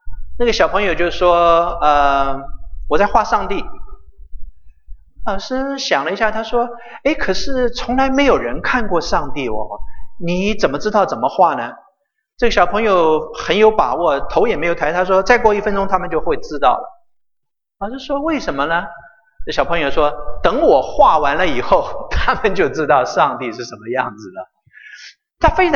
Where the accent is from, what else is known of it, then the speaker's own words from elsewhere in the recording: China; 我们中国人常说什么眼见为信，是不是？